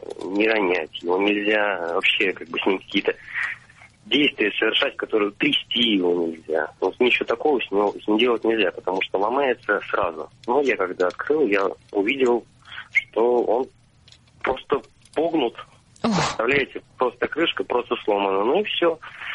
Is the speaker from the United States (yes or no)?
no; Saint Petersburg, Russia; я из Петербурга.